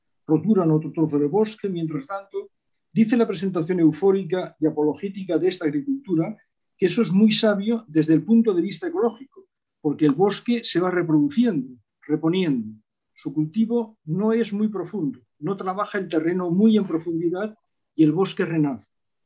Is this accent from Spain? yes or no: yes; Spain; yo, soy un español que sigue siendo español y no tiene vergüenza de ser español